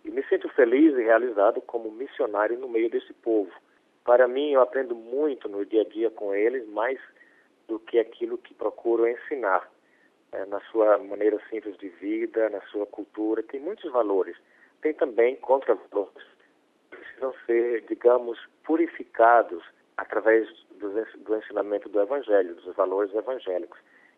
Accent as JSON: {"language": "Portuguese", "country": "Brazil", "moved": "yes", "said": "Como brasileiro, vindo de uma situação política, econômica, um tanto estabilizada no Brasil, foi chocante"}